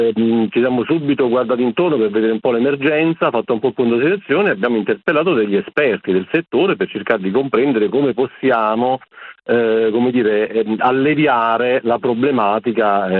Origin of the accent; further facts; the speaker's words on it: Molise, Italy; sono della parte, sono molisano